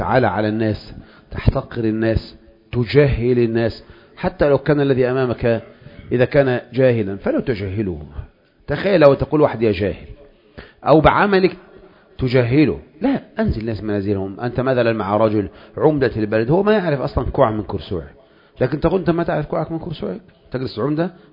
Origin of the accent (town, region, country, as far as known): Egypt